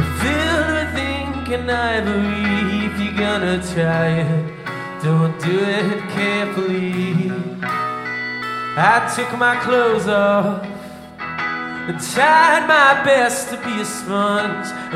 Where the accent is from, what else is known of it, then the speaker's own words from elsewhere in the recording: Salt Lake City, Utah, United States; what you meant was the band's name, and it's … we're from Salt Lake City, America, a long ways away.